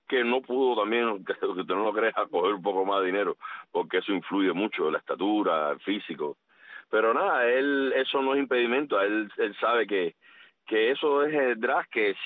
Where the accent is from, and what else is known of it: Cuba